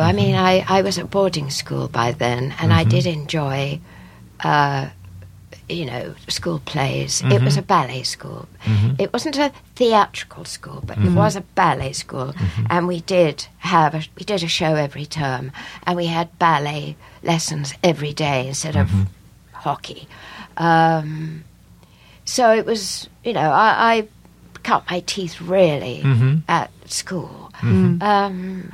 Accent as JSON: {"language": "English", "region": "England", "country": "United Kingdom", "tie": "born or raised there", "lives_now": "United States", "said": "I grew up in England, all over England, really, because my parents moved a great deal."}